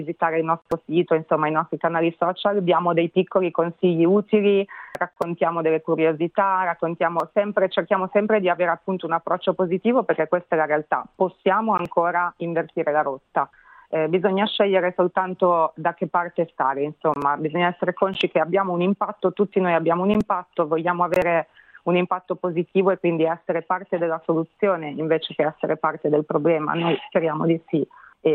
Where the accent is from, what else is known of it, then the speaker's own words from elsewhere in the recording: Milan, Lombardy, Italy; now in Australia; Io dal canto mio sono cresciuta a Milano